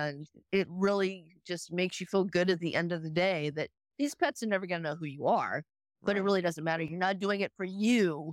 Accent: California, United States; moved away; Well, originally I'm from California. I moved out to South Carolina quite a few years ago, and I just fell in love with the place.

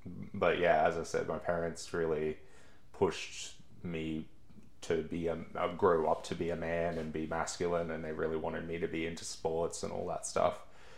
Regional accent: Cairns, Queensland, Australia; So I was born and raised in Cairns, up in Far North Queensland

